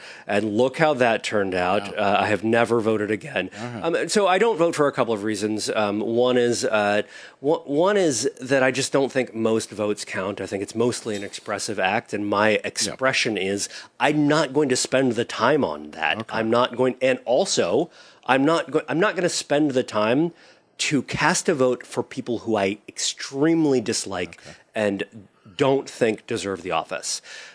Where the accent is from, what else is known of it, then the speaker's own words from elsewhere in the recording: Florida, United States; I grew up in Florida